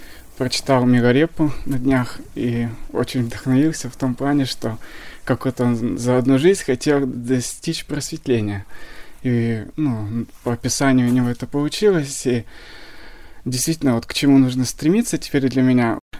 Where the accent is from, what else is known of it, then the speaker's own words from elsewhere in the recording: Siberia, Russia; мне 31 год, я из Сибири.